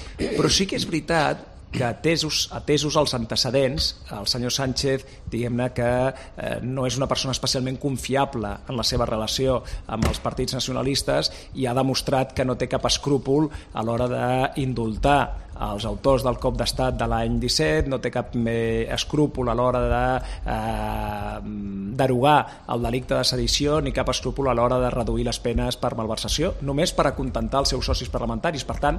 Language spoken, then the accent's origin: Catalan; Catalonia, Spain; tenir l'oportunitat com a català